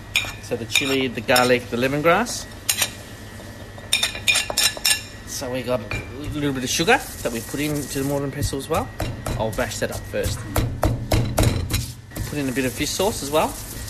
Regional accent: Melbourne, Victoria, Australia; also born or lived in Malaysia / Tasmania; now in Northern Territory, Australia; I grew up in Melbourne, yeah. I was born in Malaysia, refugee camp. I was there for 4 months, just after the war there.

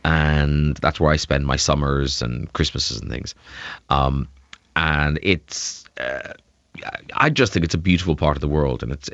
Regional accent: Ireland; I grew up a Protestant in Southern Ireland.

